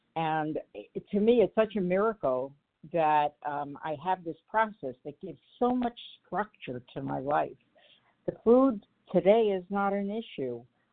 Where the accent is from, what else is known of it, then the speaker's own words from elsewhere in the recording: Coconut Creek, Florida, United States; I'm from Coconut Creek, Florida.